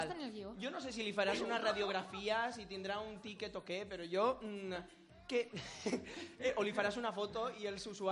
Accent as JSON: {"language": "Catalan", "town": "Sueca", "region": "Valencian Community", "country": "Spain", "said": "A veure, som de Sueca, pronunciar i pensar me costa molt."}